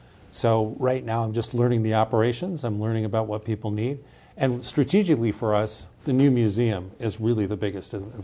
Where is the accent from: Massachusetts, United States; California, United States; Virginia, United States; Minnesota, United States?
Minnesota, United States; Minneapolis; I had cousins that grew up in Chicago, and I grew up in Minneapolis.